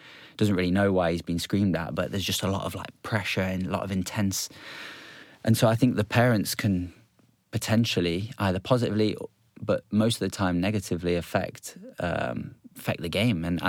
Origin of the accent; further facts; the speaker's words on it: East Midlands, United Kingdom; born there; I was born around Nottinghamshire area.